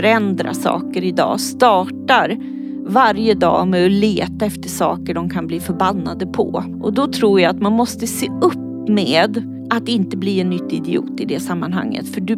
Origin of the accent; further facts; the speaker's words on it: Sweden; also born or lived in Austria; Jag är född i Österrike, är norsk medborgare, uppvuxen i Sverige och bodde hos min pappa.